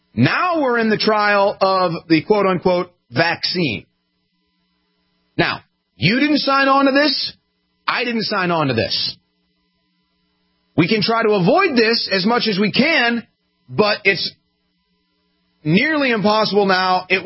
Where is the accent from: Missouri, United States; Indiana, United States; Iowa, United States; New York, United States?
Missouri, United States; St. Louis; I'm 31 years old. I'm from St. Louis, Missouri. I came up in sports media.